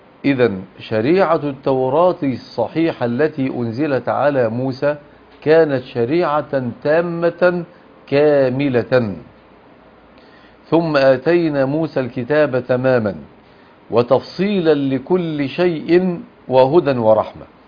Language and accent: Arabic; Egypt; النصارى عندنا في مصر كانوا يطالبون أن تحكم فيهم الشريعة الإسلامية